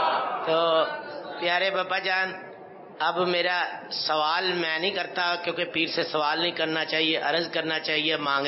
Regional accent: Lahore, Punjab, Pakistan; اور میں لاہور سے آیا ہوں، اور الحمدللہ آپ کی نگاہ کرم سے میں یہاں پر 20 سال سے حاضر ہو رہا ہوں

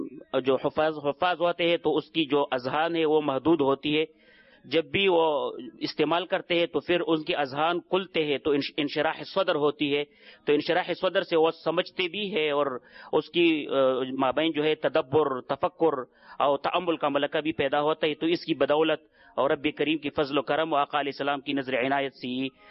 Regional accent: Peshawar, Khyber Pakhtunkhwa, Pakistan; اور میں پشاور سے آیا ہوں

